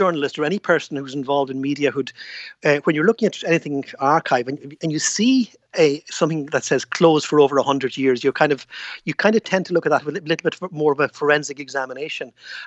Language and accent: English; County Donegal, Ireland; growing up there